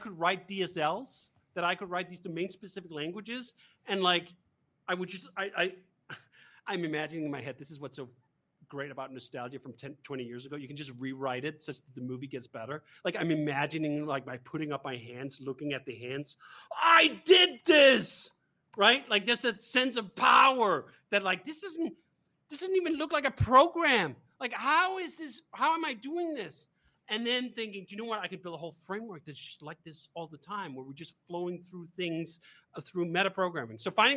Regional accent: Copenhagen, Capital Region of Denmark, Denmark; I grew up in Copenhagen, Denmark.

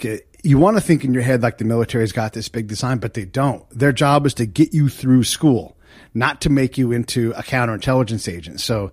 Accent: California, United States; I grew up in the Bay Area, California.

